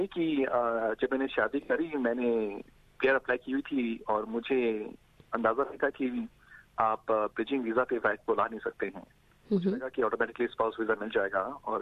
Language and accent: Hindi; Hisar, Haryana, India; मैं हिसार हरियाणा से हूँ, जो काफी छोटा जगह है, छोटी सिटी है